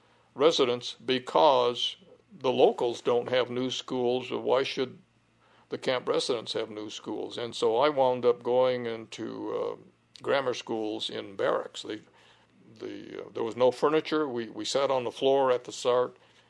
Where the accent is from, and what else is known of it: San Francisco, California, United States; born or raised there; also born or lived in Heart Mountain